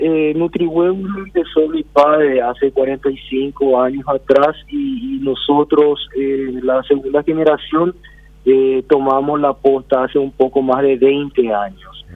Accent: Paraguay; born there; inmigrantes coreanos, ¿verdad? Pero él le conoció a mamá aquí, no es que vinieron casados. Y bueno, nosotros ya nacimos aquí en el Paraguay.

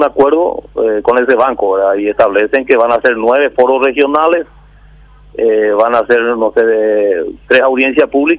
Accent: Itapúa, Paraguay; Es la más conocida, porque yo soy de Itapúa y esa empresa trabaja ahí.

